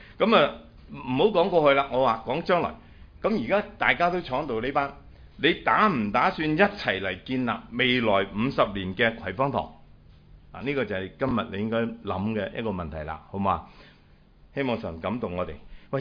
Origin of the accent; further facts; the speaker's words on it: Hong Kong; 不過即係唔係好積極開啫，我哋香港人啱啱